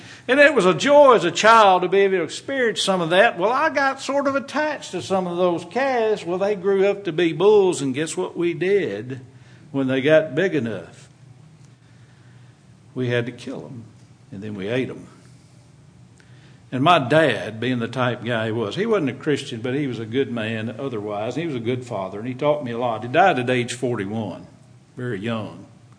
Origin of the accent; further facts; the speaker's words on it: United States; Well, as a farm boy, I grew up in Limestone County, and I mentioned the supper table tonight.